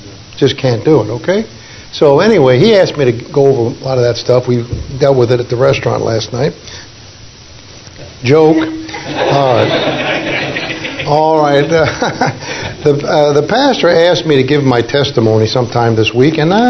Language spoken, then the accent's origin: English; New York City, New York, United States; He's in the Marines, but I grew up in New York City.